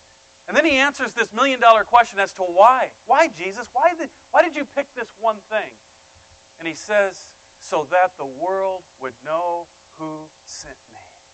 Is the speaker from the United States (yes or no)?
yes; Iowa, United States; So, hey, listen, I'm from Iowa. Anybody here from Iowa?